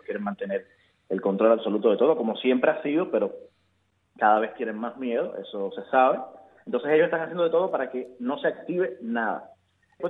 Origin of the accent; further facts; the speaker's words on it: Cuba; también para lo colectivo como pueblo cubano, es que nosotros también estamos ahí y estamos puestos también para la libertad de nuestro país